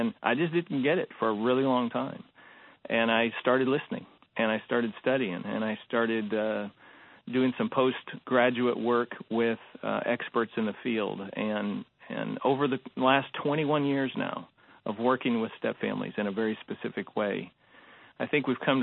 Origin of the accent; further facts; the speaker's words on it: Des Moines, Iowa, United States; I should mention that I'm a Midwesterner, born and raised in Des Moines, Iowa.